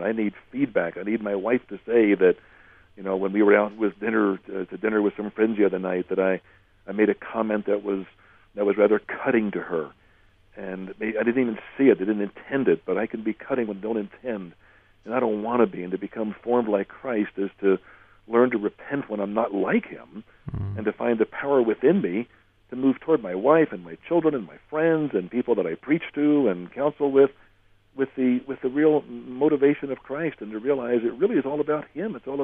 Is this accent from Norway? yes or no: no; United Kingdom; speaking as a Brit